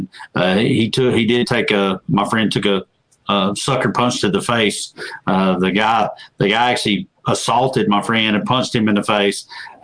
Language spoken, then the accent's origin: English; Georgia, United States; It didn't, because again, I'm from Georgia and we carry guns.